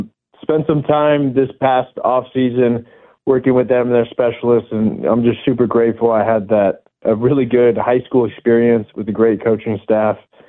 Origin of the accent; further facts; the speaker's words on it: Poway, California, United States; I grew up in Poway, but closer to Rancho Bernardo, so I ended up going there.